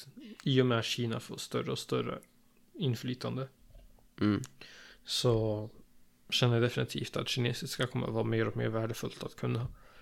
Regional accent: Sweden; som svensk som redan kan engelska, så skulle jag väl säga de viktigaste språken att lära sig

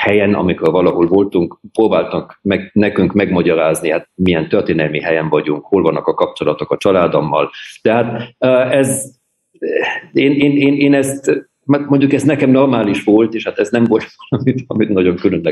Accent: Pöcking, Bavaria, Germany; mert hát Pökingben én az ottani helyi iskolában jártam, helyi barátok voltak

